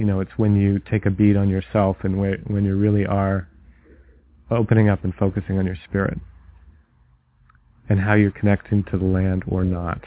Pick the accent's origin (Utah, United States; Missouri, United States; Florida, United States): Utah, United States; You know, cold Utah winter. I grew up in Utah.